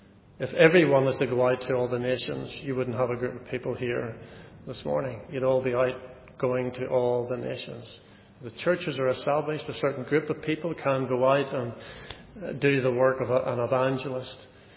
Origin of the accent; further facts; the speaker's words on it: Northern Ireland, United Kingdom; also born or lived in Wales; maybe it's because I'm Irish, that I see it as so simple. Or should I say Northern Irish?